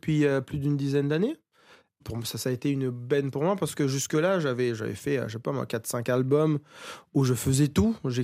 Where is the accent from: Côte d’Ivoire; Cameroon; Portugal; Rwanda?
Rwanda; moi, j'ai grandi au Rwanda, et à l'époque, c'était un pays francophone